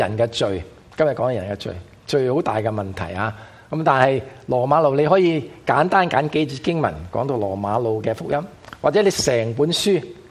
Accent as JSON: {"language": "Cantonese", "region": "Guangdong", "country": "China", "said": "香港人可以用英文，可以用嘎嘎咕的国语，或者我们广东话当然是最容易可以跟我们分享的时候"}